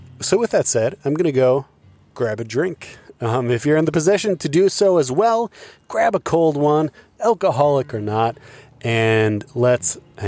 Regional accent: Iowa, United States; I grew up in Iowa, notoriously referred to by many people as flyover country.

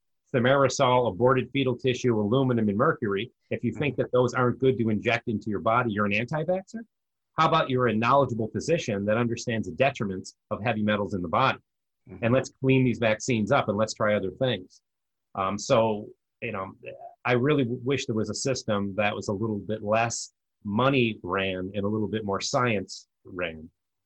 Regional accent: United States; I like freedom. I'm an American, right?

